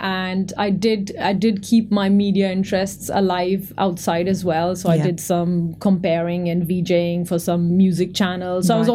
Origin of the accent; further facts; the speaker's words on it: India; moved away as an adult; now in United Kingdom; I was born and brought up in India, went to school in India, and came to the UK in the year 2000.